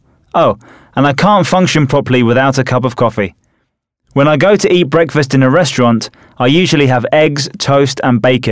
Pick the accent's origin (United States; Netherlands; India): Netherlands; I'm from the Netherlands, and a typical breakfast here is wholemeal bread with butter and gouda cheese with a glass of milk.